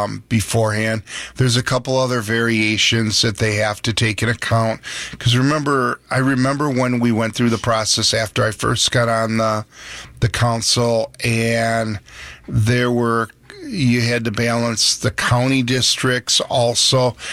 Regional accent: Racine, Wisconsin, United States; I was born and raised in Racine until I was about 9 or 10. Went to Jurisdid Agerholm School, K through 3.

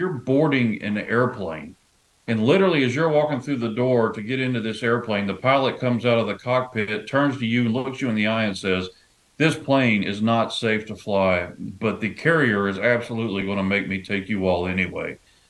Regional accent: Nashville, Tennessee, United States; Is it going to be my hometown of Nashville, Tennessee?

